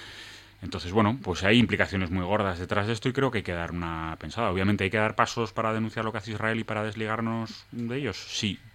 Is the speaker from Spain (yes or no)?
yes; Basque Country, Spain; nosotros como vascos es muy difícil que tengamos una voz